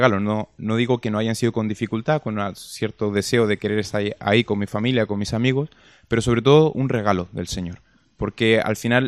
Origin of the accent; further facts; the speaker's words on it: Santiago, Santiago Metropolitan, Chile; now in Toledo, Spain; No, yo soy de Chile, de Santiago de Chile.